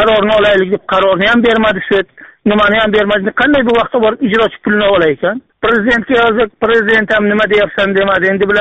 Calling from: Russia; Rossiyaga ishlashga, pul ishlashga keldik. Hozir Rossiyadan qo'ng'iroq qilyapman sizga.

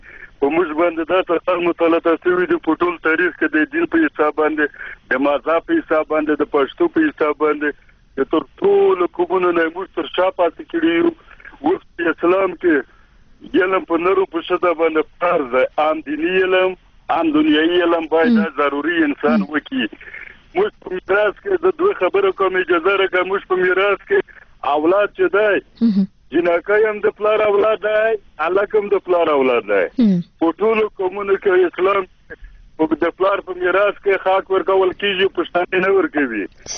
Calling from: Tehran, Tehran Province, Iran; یم د ایران د تهران څخه ټلیفون پلیږم.

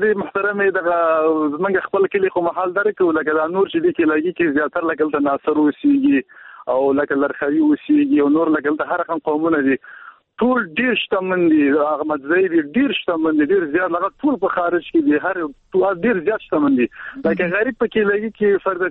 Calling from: Baghlan, Afghanistan; ما د بغلان ولایت د شول سوړې د چيله کې سمره

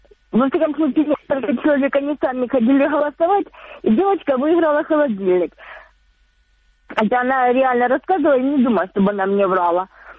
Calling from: Donetsk Oblast, Ukraine; А вот Донецкая область.

